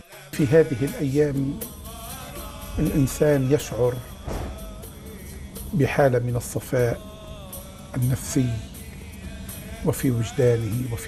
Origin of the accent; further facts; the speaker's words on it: Lebanon; والأمر الثاني بلدي لبنان، يعني أعيش همه صباح مساء